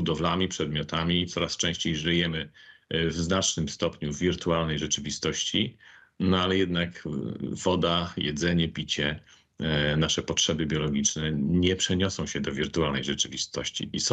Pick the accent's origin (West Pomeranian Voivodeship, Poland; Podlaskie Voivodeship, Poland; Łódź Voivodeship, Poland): Łódź Voivodeship, Poland; Pochodzę z centralnej Polski, z województwa łódzkiego.